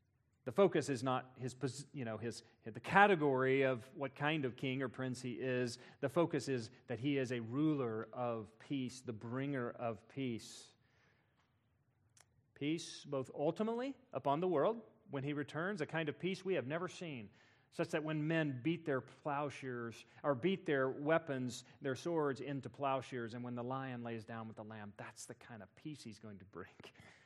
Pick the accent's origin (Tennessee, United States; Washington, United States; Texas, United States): Texas, United States; Noonday; born there; I was born in Noonday, Texas.